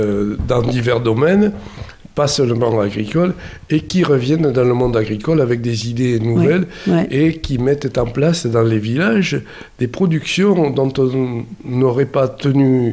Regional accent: Occitanie, France; Chez nous, en Bigorre, ça a été beaucoup le matriarcat.

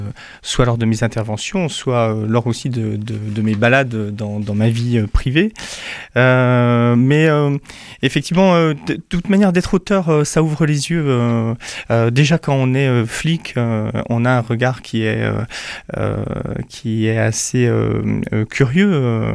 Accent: Vesoul, Bourgogne-Franche-Comté, France; also born or lived in Annecy; now in Toulouse, France; j'ai beaucoup bougé en France. Je suis né à Annecy, je suis haut savoyard, mais j'ai passé toute mon enfance à Vesoul. Vesoul, rendu célèbre par

